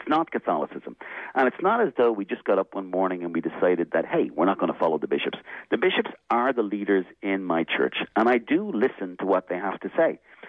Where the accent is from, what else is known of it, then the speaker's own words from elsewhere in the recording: Ireland; I'm Catholic because I grew up in the Republic of Ireland. I was brought up in this tradition.